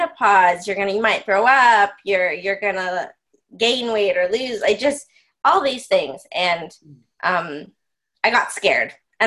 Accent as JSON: {"language": "English", "country": "Canada", "tie": "born or raised there", "said": "I grew up in Canada"}